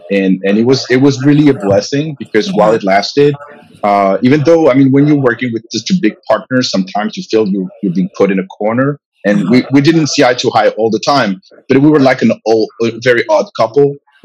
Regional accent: France; English is a second language; Yeah, I grew up a minority in France.

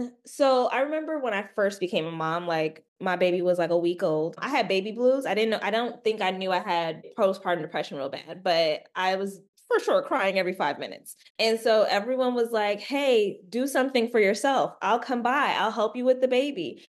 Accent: New York, United States; I grew up in New York. My family's Caribbean.

